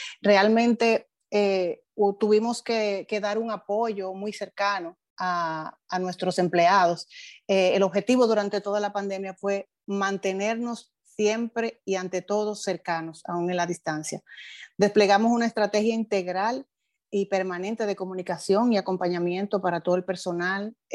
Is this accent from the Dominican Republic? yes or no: yes; Dominican Republic; Como bien dices, pues la gente, nosotros como dominicanos, como latinos y como parte del Banco Popular, pues somos muy dados a la interacción.